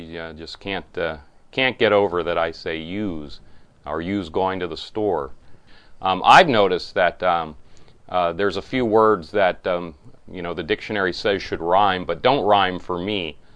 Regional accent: Pennsylvania, United States; also born or lived in York, Pennsylvania; So, I was born in York, Pennsylvania. That's about 3 counties west of Philadelphia. And when I was between 1 and 2 years old, my parents moved 30 miles east to Lancaster County. And I lived in Lancaster County until I was about 20.

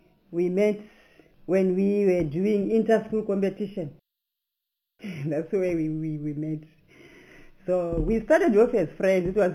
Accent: Bindura, Mashonaland Central, Zimbabwe; born there; I was born in Bindura, that is Mashonaland. And it was a family of 5, 2 sisters, I was the older sister, and 3 brothers.

